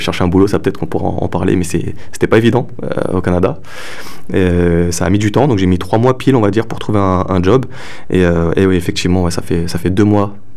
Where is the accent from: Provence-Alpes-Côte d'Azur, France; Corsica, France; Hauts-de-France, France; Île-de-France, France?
Île-de-France, France; Paris; Faut savoir que moi, je viens de Paris. Donc moi, mon sport, c'est le foot.